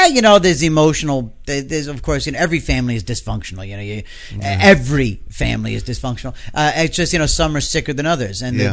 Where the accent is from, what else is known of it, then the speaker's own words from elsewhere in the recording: New York, United States; Plus the idea that I was from New York.